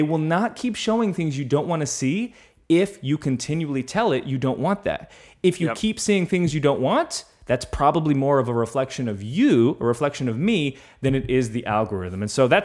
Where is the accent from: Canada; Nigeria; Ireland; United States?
Canada; I'm a Canadian